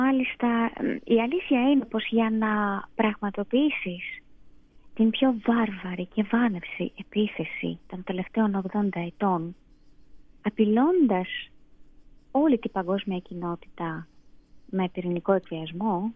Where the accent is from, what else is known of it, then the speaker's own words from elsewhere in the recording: Kyiv, Ukraine; Greek is a second language; όταν γεννήθηκα και μεγάλωσα στο Κίεβο, τότε, λόγω του καθεστώτος, η επίσημη γλώσσα ήταν τα ρώσικα. Δηλαδή, ακόμα και στο σχολείο, νηπιαγωγείο, δημοτικό και μετά γυμνάσια, λύκεια, εμείς μιλούσαμε στα ρώσικα